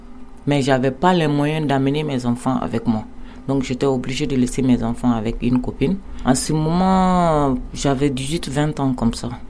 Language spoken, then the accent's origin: French; Mali; now in France; Moi, je suis une Malienne. Je vis en France, ça fait 4 ans. Je suis venue ici en 2020.